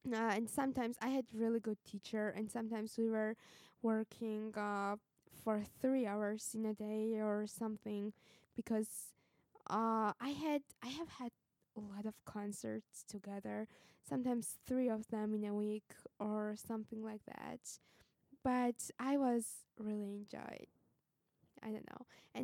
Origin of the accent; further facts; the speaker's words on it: Georgia; English is a second language; when I'm from the Republic of Georgia, you know what kind of people live in my country.